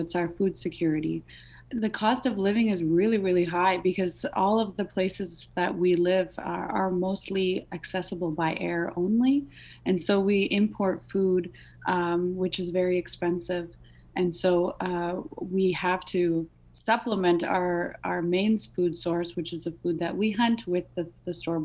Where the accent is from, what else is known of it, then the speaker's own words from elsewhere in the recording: Canada; now in Nuuk, Greenland; Right now, I'm doing my, grad school in Nuuk, Greenland, even though I'm from Canada.